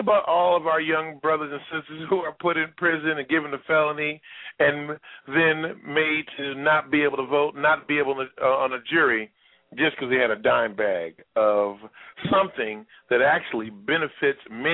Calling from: Seattle, Washington, United States; I'm calling from Seattle, Washington, where the weed is legal and the marriage is equal.

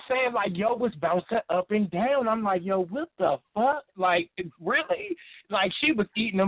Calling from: Washington, District of Columbia, United States; I'm calling from D.C.

